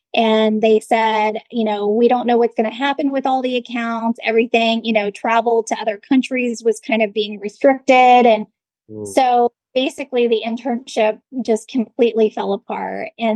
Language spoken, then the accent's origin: English; California, United States; And so he knew that I was from Southern California and really interested in getting back to Southern California.